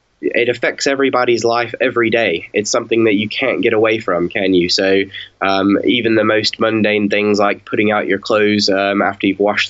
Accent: England, United Kingdom; So I'm looking forward to the time where I can answer back by saying, well, I am English.

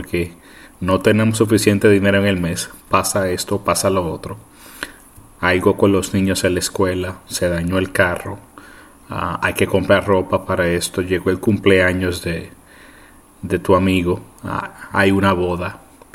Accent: Puerto Rico; now in United States; especialmente aquí, en los Estados Unidos, pero incluso yo crecí en Puerto Rico

